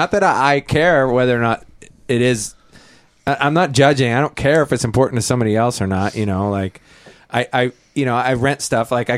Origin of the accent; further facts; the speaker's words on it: Palo Alto, California, United States; Funny enough, he's from Palo Alto, California, my hometown.